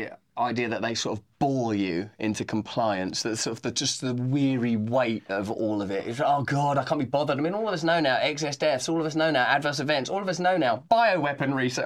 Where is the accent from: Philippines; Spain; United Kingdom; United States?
United Kingdom; all of you as an American, me as a Brit